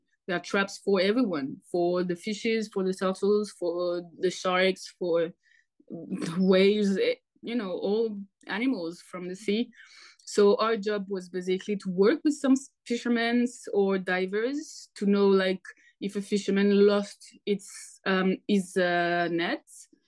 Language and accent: English; Marseille, Provence-Alpes-Côte d'Azur, France; I come from Marseille, so I was born next to the Mediterranean Sea